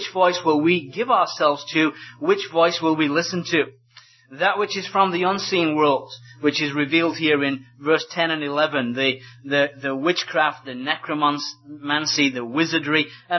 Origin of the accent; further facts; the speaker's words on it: United Kingdom; now in United States; because I'm still a Brit, I haven't got American citizenship yet. I'm in the process of getting it, but I haven't got it yet, so I'm still British.